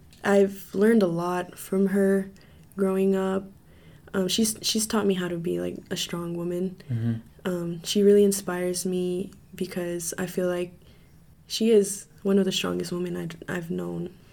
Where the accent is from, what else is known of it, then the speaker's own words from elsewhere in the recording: Fresno, Texas, United States; also born or lived in Houston; So I was born in Houston, Texas, and I grew up in the southwest part in a little town called Fresno.